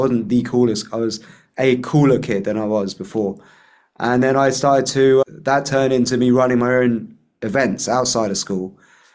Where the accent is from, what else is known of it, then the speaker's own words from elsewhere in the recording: Flitwick, East of England, United Kingdom; So also I was born in, I grew up mostly in Bedfordshire, so near Luton, in a small kind of town called Flitwick, until I was about like 6 years old.